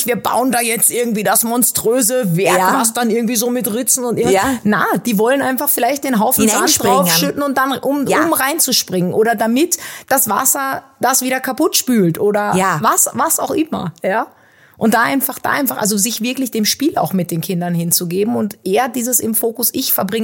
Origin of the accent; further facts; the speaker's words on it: Northern Germany, Germany; ich als Norddeutsche hatte Gummistiefel und Regensachen